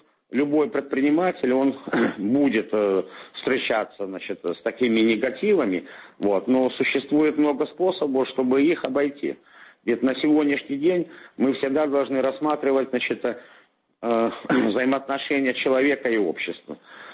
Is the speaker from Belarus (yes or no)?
yes; Belarus; moved away; Я, допустим, приехал с Беларуси, у меня фактически не было финансовых возможностей. То, что продали там собственный дом, вот и все возможности были финансовые.